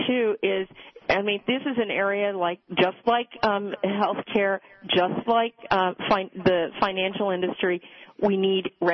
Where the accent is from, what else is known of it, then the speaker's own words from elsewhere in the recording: Maryland, United States; My home state of Maryland created the most jobs of states across the country.